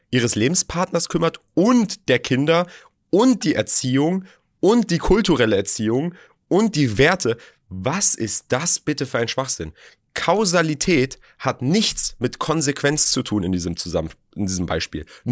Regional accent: Berlin, Germany; Okay, ich bin auch in Berlin geboren, aufgewachsen, alles gut.

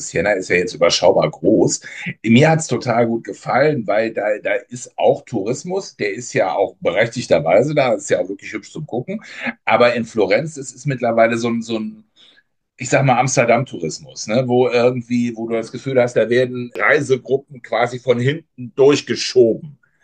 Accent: North Rhine-Westphalia, Germany; gerade du und ich, wir sind aufgewachsen in Nordrhein-Westfalen.

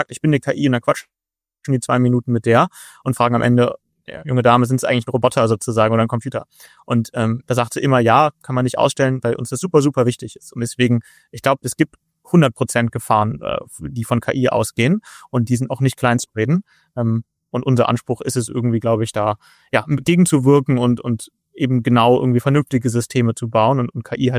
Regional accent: Hamburg, Germany; ich komme aus Hamburg.

